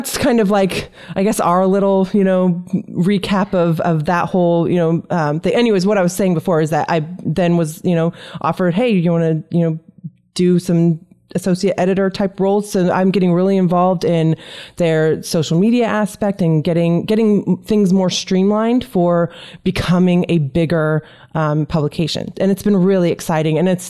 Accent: Washington, United States; it's like I came from Washington State where we have, you know, Patty Murray and Maria Cantwell.

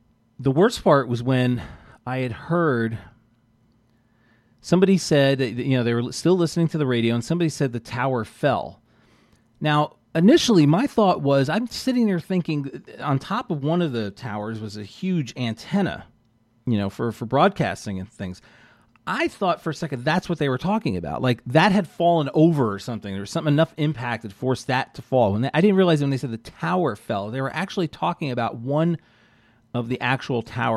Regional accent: New York, United States; I'm originally from New York, and I worked in Manhattan for about 4 years

